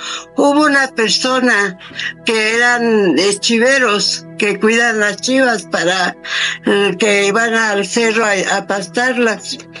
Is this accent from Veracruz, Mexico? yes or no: no; Tapachula, Jalisco, Mexico; Yo soy de Tapachula, Jalisco. … Y yo desde que fui niña, desde muy pequeña